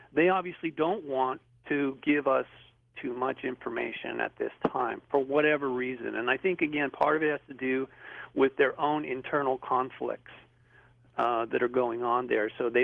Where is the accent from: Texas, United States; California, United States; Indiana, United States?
California, United States; Malibu; I'm growing up in Malibu, and I know my parents